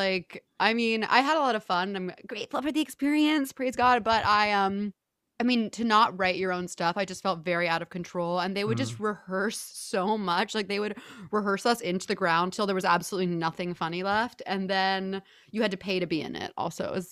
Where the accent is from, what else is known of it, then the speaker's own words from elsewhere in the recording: Houston, Texas, United States; I'm from Houston